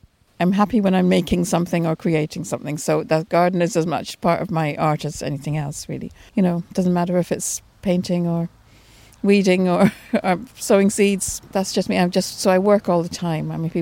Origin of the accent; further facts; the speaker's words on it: Barbados; moved away; when I was brought up in Barbados, and we had a maid and a gardener